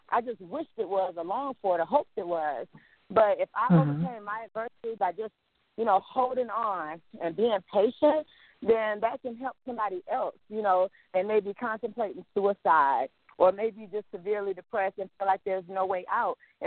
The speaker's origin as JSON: {"language": "English", "town": "Saginaw", "region": "Michigan", "country": "United States", "said": "And I have to add that I'm from Saginaw, Michigan, which is a small town."}